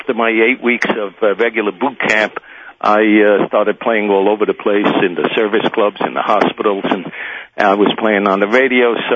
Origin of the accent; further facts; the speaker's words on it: Brooklyn, New York, United States; Yes. We all were born in Brooklyn, and we grew up in New York.